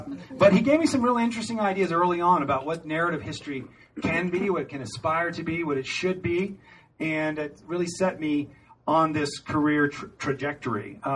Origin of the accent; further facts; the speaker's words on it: Memphis, Tennessee, United States; also born or lived in -; I'm not originally from the West. I grew up, was born and raised in Memphis.